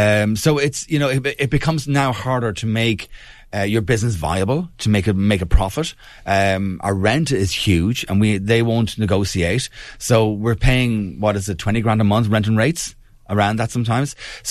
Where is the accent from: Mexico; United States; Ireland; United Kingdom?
Ireland; Kilkenny, Leinster; Well, I'm from Kilkenny originally, but my parents are Kilkenny, so it's like we used to do that down there.